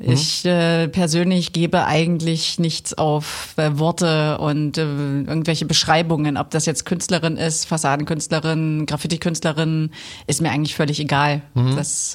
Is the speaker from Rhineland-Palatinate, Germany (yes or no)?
no; Sohland an der Spree, Saxony, Germany; also born or lived in Ethiopia; Ich bin in Soland aufgewachsen. Soland an der Spree bei Bautzen.